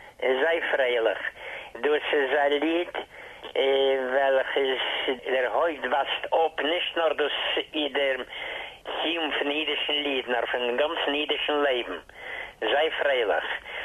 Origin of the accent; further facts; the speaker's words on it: Bessarabia, Moldova; born there; German is a second language; Ich bin geboren in Bessarabien, weißt du, also eine Gegend ist so in Moldova.